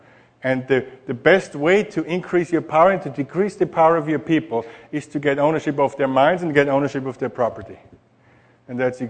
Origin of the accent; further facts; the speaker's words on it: Austria; English is a second language; I'm from Austria and I'm an economist.